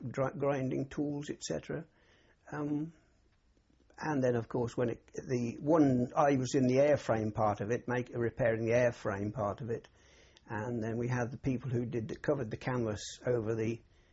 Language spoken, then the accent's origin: English; High Wycombe, South East England, United Kingdom; I was born in High Wycombe in Buckinghamshire.